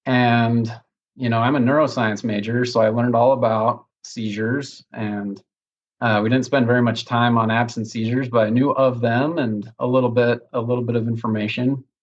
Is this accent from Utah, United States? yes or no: yes; Utah, United States; Born and raised in Utah, lived in Utah my whole life, and currently living in Mapleton with my wife and three kids.